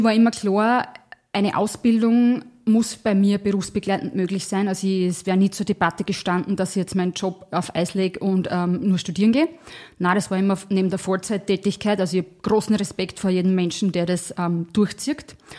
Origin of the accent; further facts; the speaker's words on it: Styria, Austria; now in Burgenland, Austria; ich bin die steirische Burgenländerin. Da merkt man es am leichtesten, weil natürlich meine Heimat wird immer die Südoststeiermark bleiben. Da bin ich aufgewachsen, da sind die Wurzeln. Aber zu Hause bin ich mittlerweile schon sehr im Burgenland auch